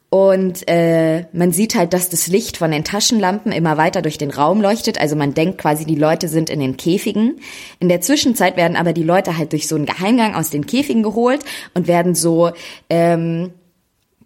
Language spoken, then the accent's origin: German; Austria; ich komme halt aus Österreich.